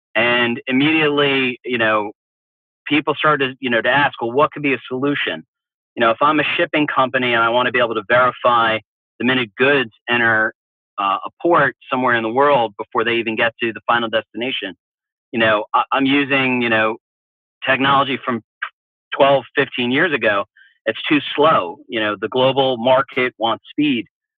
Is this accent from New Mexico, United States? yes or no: no; New York, United States; I'm originally from New York.